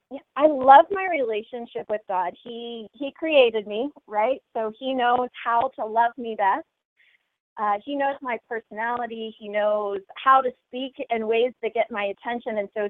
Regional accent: United States; Because as an American, voting is something that I've always really valued

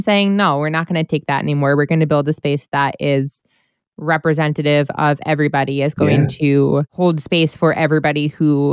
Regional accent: New York, United States; I'm from New York, so I frequently avoided Stonewall

